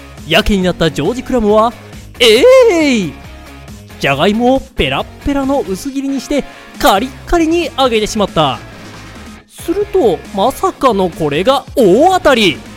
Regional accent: Hokkaido, Japan; 私北海道出身

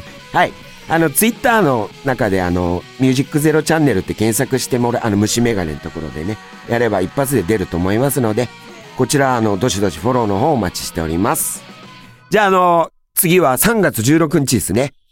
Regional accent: Toride, Ibaraki, Japan; で、俺茨城の取手ってとこ出身で、実家からね、車で30分も来ないとこに、偶然、

